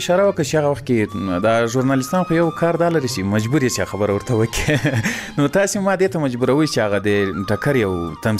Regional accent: Ghazni, Afghanistan; زه له غزنی څخه یو دوه درې کسان وو

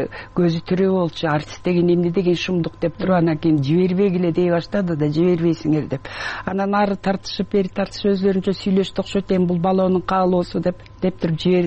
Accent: Tasma, Issyk-Kul Region, Kyrgyzstan; born there; Мен баягы Түп районуна караштуу Тасма айылында төрөлгөм. Анан ошол жерге келип, үчүнчү класстан баштап 7 жылдык мектепти ошол жерде окуп калдым.

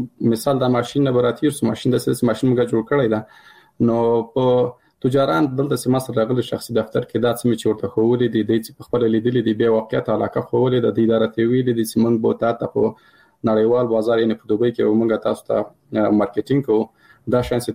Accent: Paktia, Afghanistan; مثال زه د کابل د پکتیا يم،

